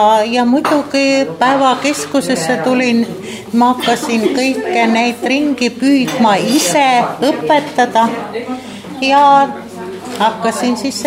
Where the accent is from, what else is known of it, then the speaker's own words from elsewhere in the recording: Saare County, Estonia; me enamus oleme ju saarlased ja meil on see meri südames ja inges